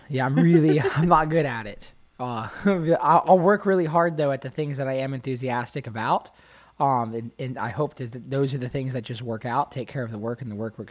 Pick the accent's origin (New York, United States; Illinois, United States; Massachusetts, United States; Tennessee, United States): Tennessee, United States; Nashville; East Nashville. It's very fascinating to see kind of that life cycle happen before my very own eyes in my hometown.